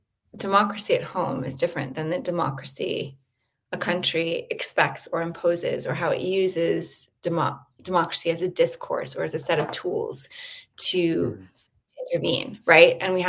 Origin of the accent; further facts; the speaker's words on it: United States; For the US, speaking as an American, we don't, like, the US doesn't have that colonial legacy.